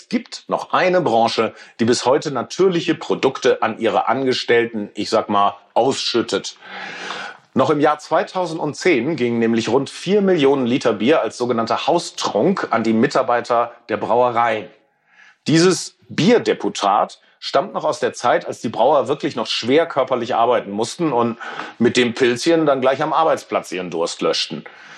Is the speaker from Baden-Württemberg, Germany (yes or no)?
no; North Rhine-Westphalia, Germany; Ich bin im Ruhrgebiet aufgewachsen